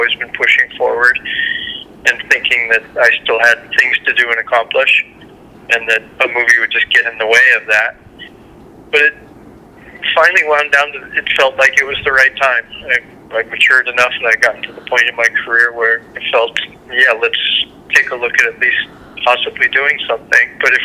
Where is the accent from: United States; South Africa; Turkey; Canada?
United States; New York; I was, you know, I'm a New Yorker. I flew from New York to L.A.